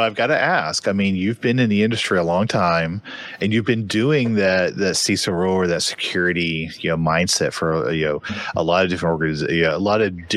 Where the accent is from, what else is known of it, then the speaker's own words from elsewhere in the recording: Tulsa, Oklahoma, United States; I am not. I am from Tulsa, Oklahoma. My family is actually from St. Louis